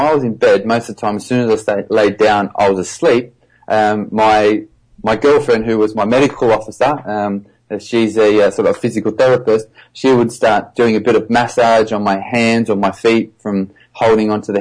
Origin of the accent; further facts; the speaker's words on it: Australia; now in United Kingdom; I'm promoting myself in the UK where I live, and also because I'm from Australia and I have quite a few fans out there